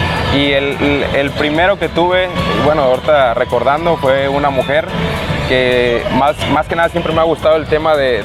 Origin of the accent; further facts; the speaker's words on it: Michoacán, Mexico; now in Puerto Vallarta, Mexico; De Michoacán.